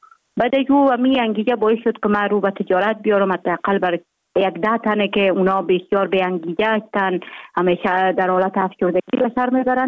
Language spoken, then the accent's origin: Persian; Jowzjan, Afghanistan; also born or lived in Mazar-i-Sharif; ما در ولایت گوبیجان به دنیا آمدیم. 26 سال عمر دارم. مکتب خود در افغان ترک تا صنف 9 در گوبیجان خواندیم، بعدا آمدیم از صنف 10 تا 12 در افغان ترک مزار شریف ادامه دادیم.